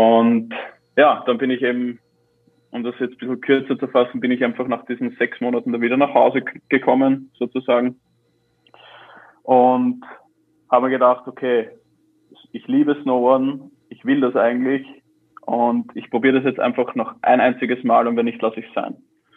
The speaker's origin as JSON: {"language": "German", "region": "Baden-Württemberg", "country": "Germany", "said": "ich komme ja doch aus Baden"}